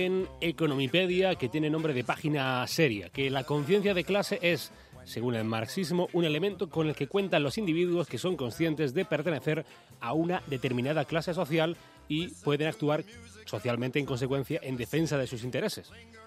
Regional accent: Granada, Andalusia, Spain; Aunque yo soy de Granada.

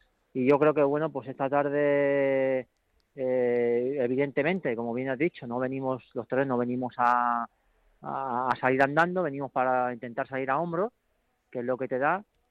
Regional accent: Barcelona, Catalonia, Spain; Tenía el corazón aquí, pero también un poquito con la mente en mi tierra, ¿no? Barcelona

